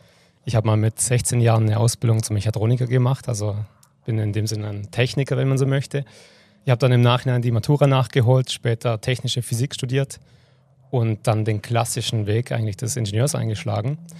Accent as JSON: {"language": "German", "region": "Baden-Württemberg", "country": "Germany", "tie": "born or raised there", "said": "Ich bin am Bodensee aufgewachsen."}